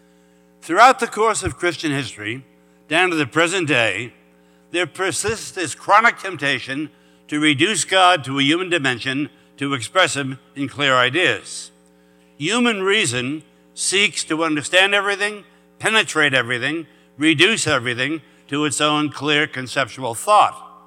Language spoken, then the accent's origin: English; New York City, New York, United States; now in New Orleans, United States; My hometown is Brooklyn, New York, and for the last 23 years, I've been a transplanted Yankee living in the Deep South in New Orleans, still trying to learn how to say ha, wa, ma, ma, and ba.